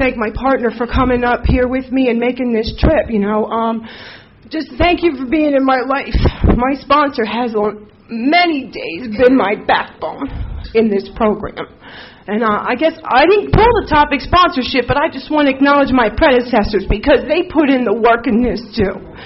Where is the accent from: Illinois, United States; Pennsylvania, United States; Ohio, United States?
Pennsylvania, United States; Allentown; My sponsor, I'm from Allentown, Pennsylvania.